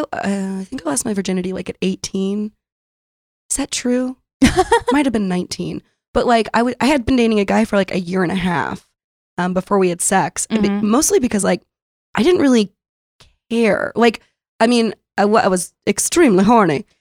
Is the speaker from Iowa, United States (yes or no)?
no; San Diego, California, United States; now in Brooklyn, United States; I grew up in San Diego.